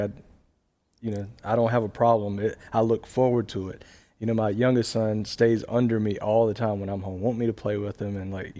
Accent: Hawkeye, South Carolina, United States; The small town of Hawkeye, South Carolina.

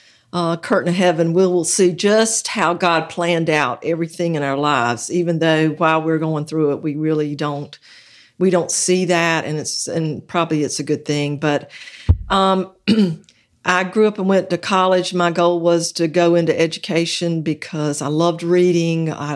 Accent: Darlington, South Carolina, United States; I grew up in Darlington, which is only 10 miles away.

